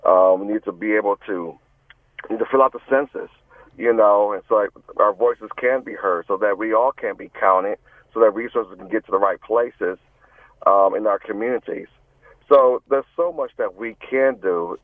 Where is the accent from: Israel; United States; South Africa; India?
United States; Minneapolis, Minnesota; And then George Floyd happened in the town that I grew up in, my hometown, Minneapolis.